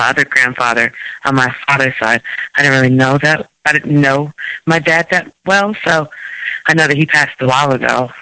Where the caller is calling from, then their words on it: Ohio, United States; I'm calling from Ohio, but I live in D.C.